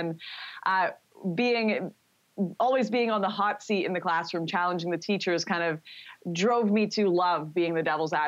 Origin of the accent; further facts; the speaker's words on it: Vancouver, British Columbia, Canada; my hometown of Vancouver